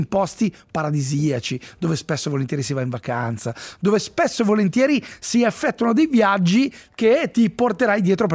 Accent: Ticino, Switzerland; noi che siamo del Lucarnese

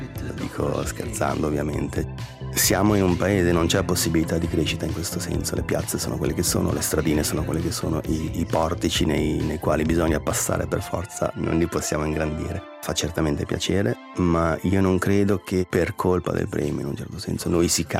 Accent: Ticino, Switzerland; Dall'altra parte, come ticinese, a me piacerebbe poter veramente andare oltre quel complesso di inferiorità che si ha nei confronti del resto della Sv

